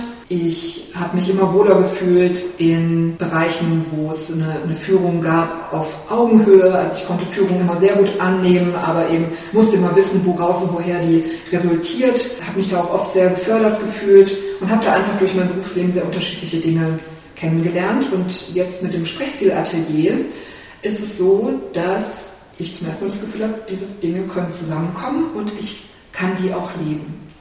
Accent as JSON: {"language": "German", "region": "Baden-Württemberg", "country": "Germany", "said": "Ich komme auch aus Baden-Württemberg, allerdings aus Baden, nicht aus Schwaben wie Lilia."}